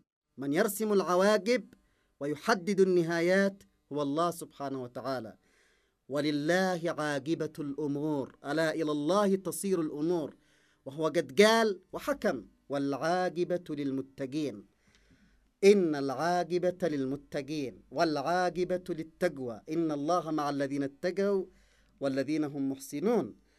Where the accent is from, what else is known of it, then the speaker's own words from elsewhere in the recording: Yemen; ومستوى تفاعلنا كيمنيين وقناعتنا بضرورة أن نعيش الحرية التي أرادها الله لنا